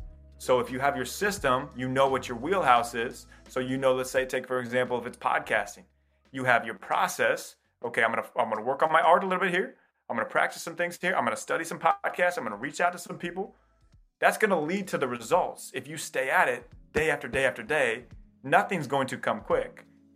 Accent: Iowa, United States; Kyle, I grew up in Iowa thinking I was

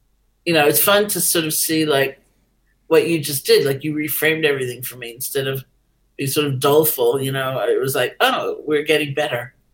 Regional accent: New York, United States; I'm a New Yorker. It's a little hard for me.

